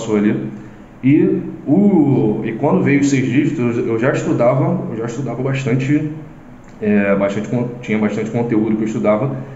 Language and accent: Portuguese; Rio de Janeiro, Brazil; sou aqui do Rio, sou de Campo Grande, aqui da Zona Oeste.